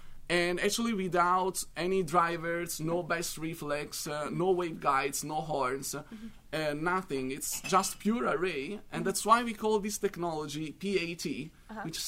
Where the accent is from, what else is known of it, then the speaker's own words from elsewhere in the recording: Florence, Tuscany, Italy; English is a second language; Yeah, we are from Italy, Florence.